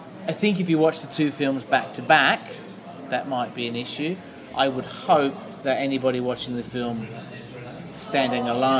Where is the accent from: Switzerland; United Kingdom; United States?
United Kingdom; England; also born or lived in West Country; born and raised in England, and having lived in the West Country, I've always been very fortunate with English accents.